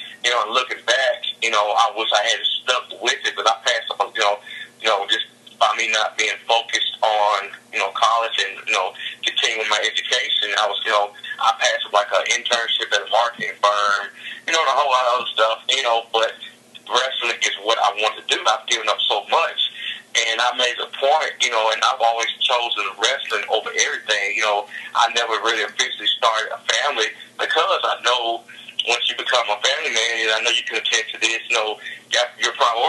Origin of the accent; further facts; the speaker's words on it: Arkansas, United States; start a place, OCL Arkansas, which is my my hometown, by the way